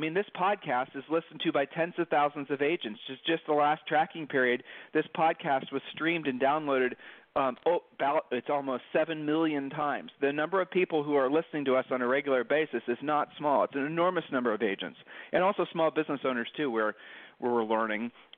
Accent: Columbus, Ohio, United States; It's so obvious we're from Columbus, Ohio.

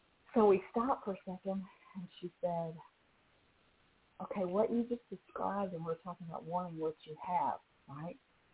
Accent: Arkansas, United States; And it's one of my favorite places in my home state of Arkansas.

